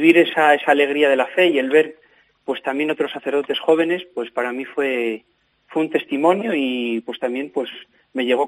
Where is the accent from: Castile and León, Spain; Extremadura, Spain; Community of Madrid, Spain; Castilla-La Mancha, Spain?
Castile and León, Spain; Benavente; Sobre todo Benavente, que yo es de donde soy.